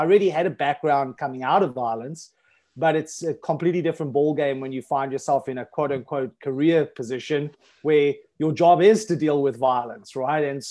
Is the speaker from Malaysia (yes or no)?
no; South Africa; now in Isle of Man; I'm originally from South Africa, although presently I live on the Isle of Man, which is an island just off the coast of the United Kingdom. It's in the Irish Sea. I was brought up in government housing, so similar to the projects in the United States.